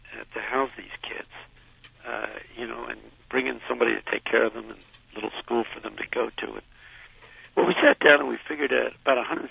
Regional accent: Philadelphia, Pennsylvania, United States; I'm in Philadelphia. I'm in my hometown.

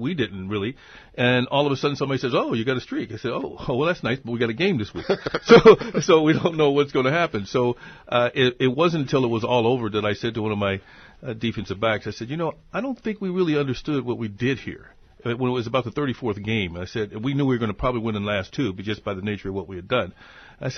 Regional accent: Portsmouth, Ohio, United States; especially in Toledo and my hometown, Portsmouth

